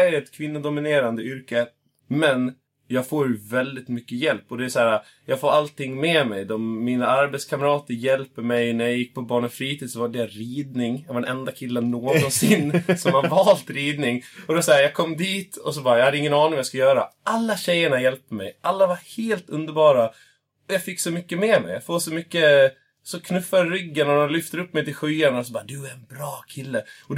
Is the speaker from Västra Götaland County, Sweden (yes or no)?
no; Gotland, Sweden; born there; Att vi är födda på Gotland.